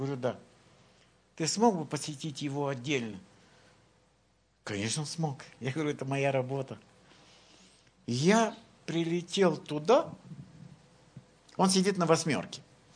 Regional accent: Ukraine; now in United States; Все знают, что я из Украины.

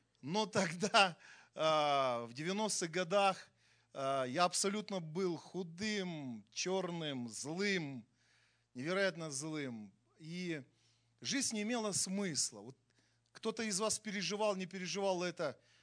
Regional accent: Krasnoyarsk Krai, Russia; я из Красноярского края, я из Сибири. И я не был туда сослан, и родители мои тоже не были сосланы.

